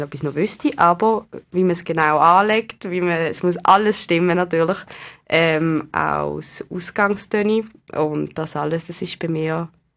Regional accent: Basel, Basel-Stadt, Switzerland; dass einfach ich mich als Baslerin mega glücklich schätzen kann.

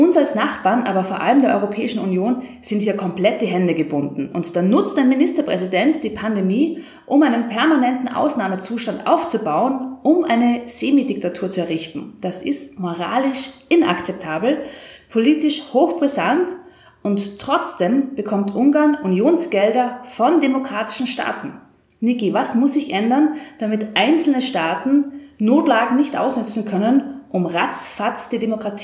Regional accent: Austria; wie es bei uns in Österreich heißt

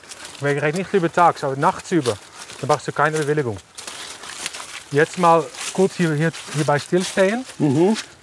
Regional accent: Netherlands; German is a second language; now in Switzerland; Also ich als Holländer hatte Angst vor der Schweizer Behörde.

